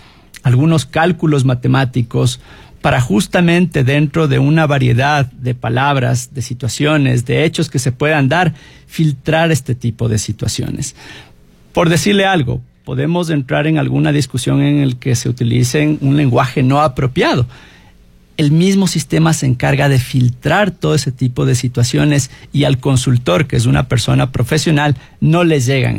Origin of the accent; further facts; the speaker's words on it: Ecuador; Nosotros amamos a nuestro país, el Ecuador es el país más hermoso y grande del mundo.